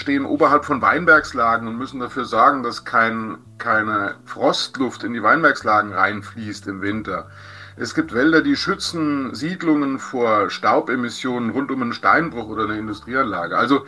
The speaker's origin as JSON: {"language": "German", "town": "Oberwalmenach", "region": "Rhineland-Palatinate", "country": "Germany", "tie": "born or raised there", "said": "Also meine Heimatgemeinde Oberwalmnach hat 150 Einwohner."}